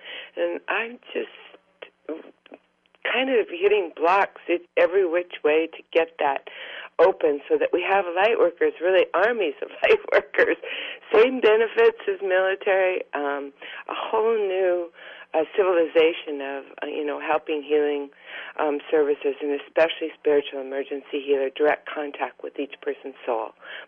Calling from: Oregon, United States

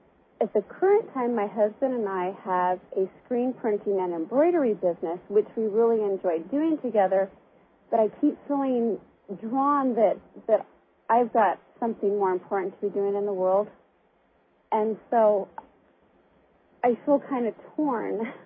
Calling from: Burns, Oregon, United States; I'm also calling from Burns, Oregon.

